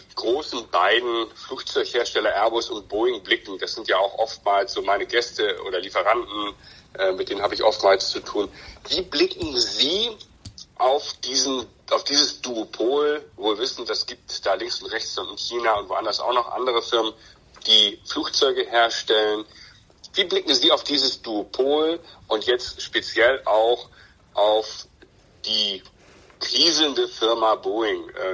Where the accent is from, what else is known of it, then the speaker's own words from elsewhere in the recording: Hamburg, Germany; Auch wenn ich hier in Europa sitze oder auch natürlich als Hamburger